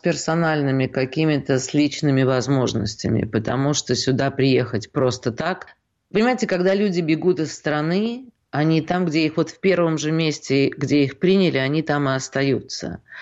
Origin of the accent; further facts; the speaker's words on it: Moscow, Russia; я вообще из Москвы.